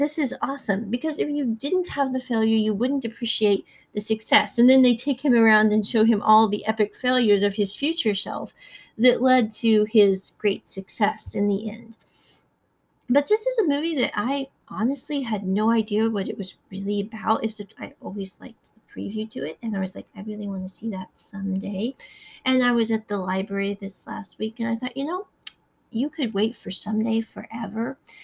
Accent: Midwest, United States; it kind of reminded me of the both the negative and the positive of growing up in the Midwest with a large family.

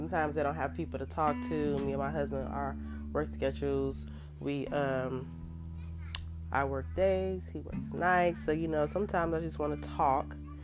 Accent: Sacramento, California, United States; also born or lived in Chicago; now in Stockton, United States; I'm hailed from Chicago, Illinois, but I was raised in Sacramento. I reside in Stockton, California.

